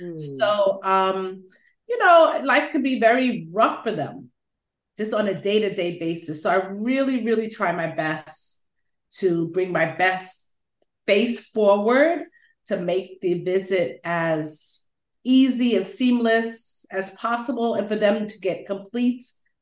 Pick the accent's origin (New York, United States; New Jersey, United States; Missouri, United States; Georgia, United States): New York, United States; Long Island; I'm from Long Island, which is the suburbs of New York City.